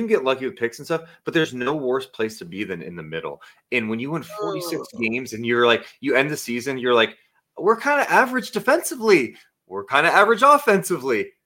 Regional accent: Sacramento, California, United States; the fact that I'm still able to do this and I'm in my hometown, Sacramento, doing it, I don't take that shit for granted at all.

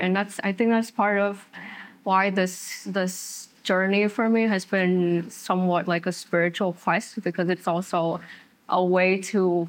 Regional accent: Vietnam; because I grew up in Vietnam

